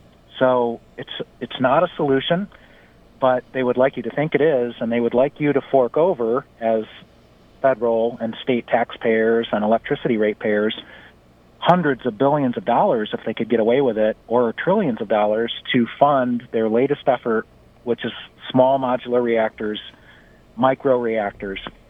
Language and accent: English; Michigan, United States; because I'm from Michigan, and I'm still on the board of Don't Waste Michigan, the statewide anti-nuclear coalition.